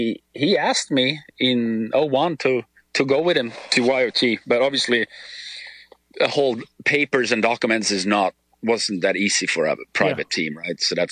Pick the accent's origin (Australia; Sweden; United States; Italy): Sweden; I'm from Sweden, the company's from Sweden. So you're living in your home country, but you're traveling the world, right?